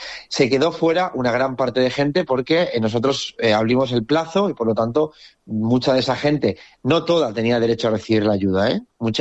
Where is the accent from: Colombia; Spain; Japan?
Spain; Jávea, Valencian Community; Insisto, yo soy de Jave y lo conozco muy bien.